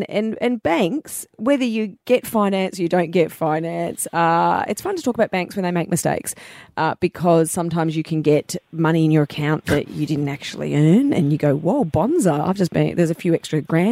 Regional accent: Belfast, Northern Ireland, United Kingdom; And here's an example over in Belfast, my hometown.

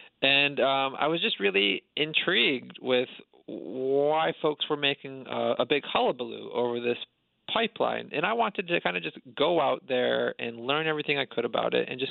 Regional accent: New York, United States; I'm a suburbanite from New York. That's where I grew up, and I'd never even, you know, touched a cow.

